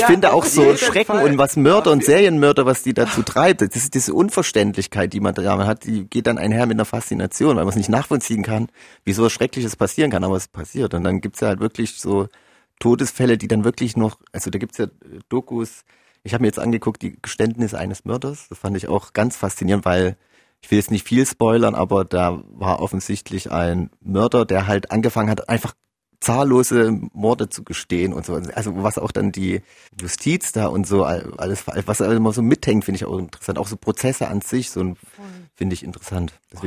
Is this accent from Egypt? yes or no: no; Saxony, Germany; Wir kommen aus dem Erzgebirge